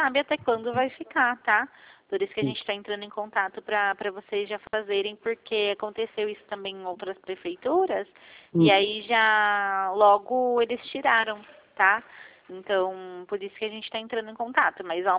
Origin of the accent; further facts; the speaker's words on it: Cosmópolis, São Paulo, Brazil; Eu sou de Cosmópolis